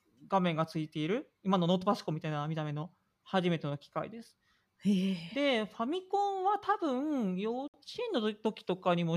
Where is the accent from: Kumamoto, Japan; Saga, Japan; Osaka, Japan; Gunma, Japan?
Osaka, Japan; accent: Osaka dialect; どうしようかな。大阪生まれ大阪育ちで、まあ、アクセントから分かると思うんですけど、まだ大阪弁が残っていて、1984年生まれなんです。なので今年で37歳になります。